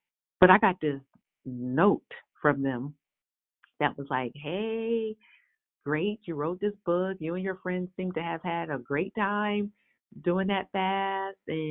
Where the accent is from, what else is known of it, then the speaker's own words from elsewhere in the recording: Buffalo, New York, United States; And I remember when I grew up in Buffalo, and a lot of my friends after high school were just going on to either get married.